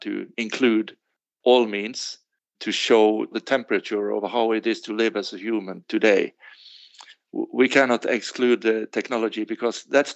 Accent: Bergen, Vestland, Norway; I'm in Bergen, my hometown where I live and work.

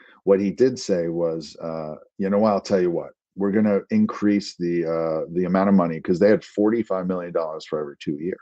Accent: Pennsylvania, United States; I'm from Pennsylvania, yeah.

